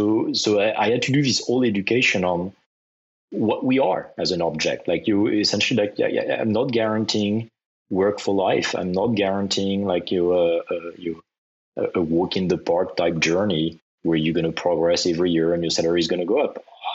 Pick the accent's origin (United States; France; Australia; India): France; I mean, I'm French and I grew up in France, but I actually finished my studies in the US